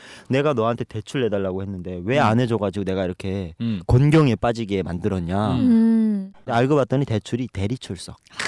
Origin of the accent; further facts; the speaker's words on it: North Korea; now in South Korea; 저희 고향의 북조선에 네. 도시가 많지 않잖아요.